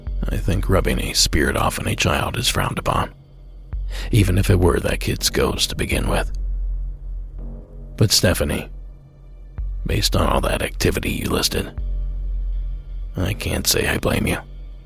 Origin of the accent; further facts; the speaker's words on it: Coshocton, Ohio, United States; August 24th at Shelby Theaters near my hometown in Coshocton, Ohio.